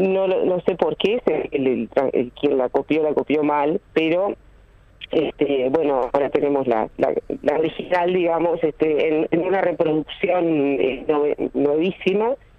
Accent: Uruguay; a nosotros como uruguayos y como lectores no nos cabe ninguna duda acerca del talento que hay acá

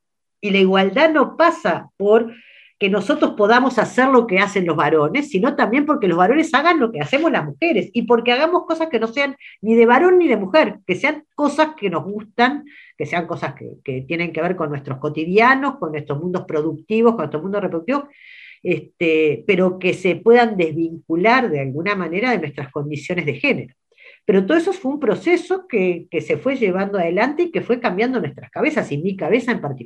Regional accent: Montevideo, Uruguay; yo me crié en el Prado, y esa canción … nombra muchos lugares del Prado que son mi infancia, y tiene una cosa que me encanta, que es... y que me gusta del Prado y me gusta de Montevideo

